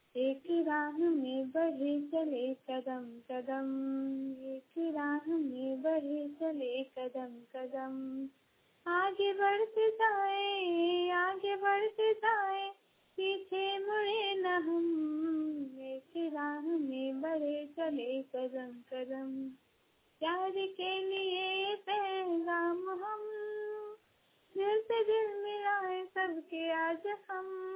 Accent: Taranari, Jharkhand, India; झारखंड से हूँ, ग्राम पोस्ट तारानारी जिला बोकारो थाना नवादी से बोल रही हूँ।

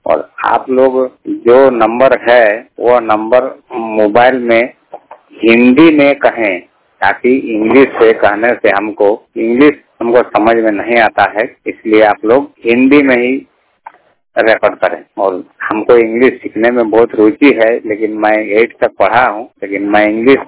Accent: Dhanbad, Jharkhand, India; मैं राज्य झारखंड जिला धनबाद का रहने वाला हूँ। 100% ब्लाइंड बोल रहा हूँ

